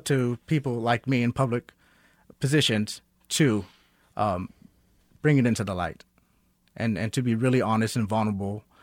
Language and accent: English; Texas, United States; I am from Texas by way of my mother and father, who are Puerto Rican and Panamanian. I was born on an army base. My father was a drill sergeant.